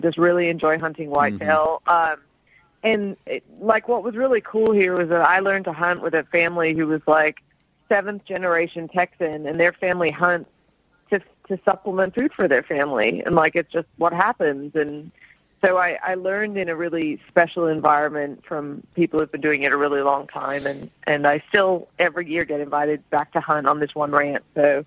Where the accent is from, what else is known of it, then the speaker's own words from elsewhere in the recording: Australia; now in Austin, United States; everyone's probably going to wonder why I speak funny, but I'm originally from Australia, but, you know, I got here as fast as I could to Texas.